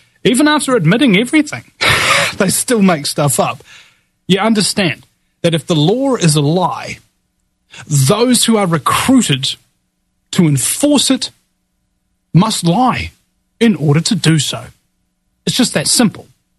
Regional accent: New Zealand; it's weird being a New Zealander talking primarily with Americans.

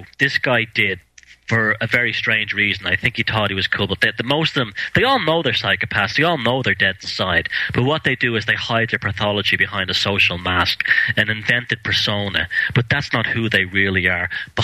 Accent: Dublin, Leinster, Ireland; I live here in Ireland. I grew up here in Ireland. I was born in Dublin, and I come from basically a music kind of background. I was I was like a 14-year-old punk rocker back in the late 70s.

